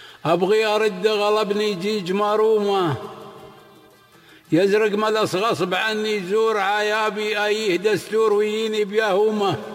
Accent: United Arab Emirates; أنا إماراتي.

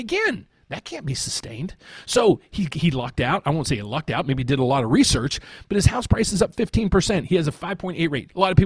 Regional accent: West Virginia, United States; also born or lived in Illinois; now in St. Charles, United States; I'm originally from West Virginia. I moved to one part of Illinois, and then I moved to St. Charles about 25 years ago

